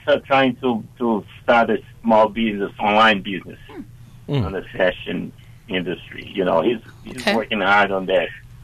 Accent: Brazil; English is a second language; now in United States; Nope, we are not. We are immigrants from Brazil, and we work hard, and we have a decent life.

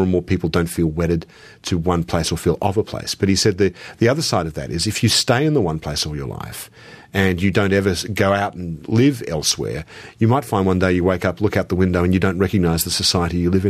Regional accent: Australia; also born or lived in London; I think of myself as Australian very much. But I don't really feel myself wedded to any one city in particular because I grew up all over the place in Melbourne, Sydney, Canberra, Adelaide. And I lived in London for a while and went back to Melbourne, back to Sydney

